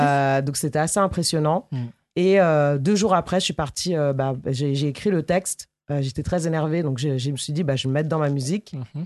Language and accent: French; Paris, Île-de-France, France; Eh ben, je viens de Paris.